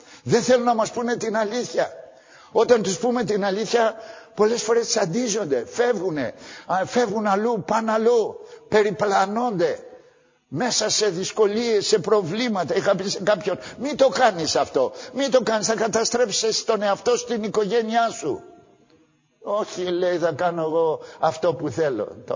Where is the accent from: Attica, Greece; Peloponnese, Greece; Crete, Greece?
Attica, Greece; Athens; από τότε που γεννήθηκα εδώ, στα Εξάρχεια, μέχρι τα 15 μου χρόνια